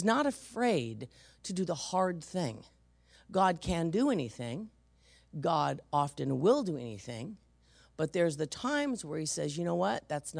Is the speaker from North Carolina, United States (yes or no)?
no; San Francisco, California, United States; It took me 15 years to say I was from the valley. I was always from San Francisco.